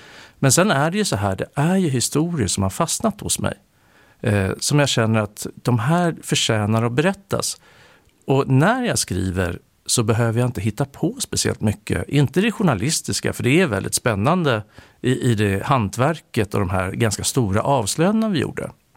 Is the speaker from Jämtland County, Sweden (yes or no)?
no; Nyköping, Södermanland, Sweden